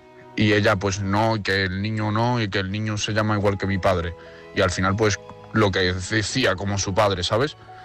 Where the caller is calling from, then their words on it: Navarre, Spain; de Navarra.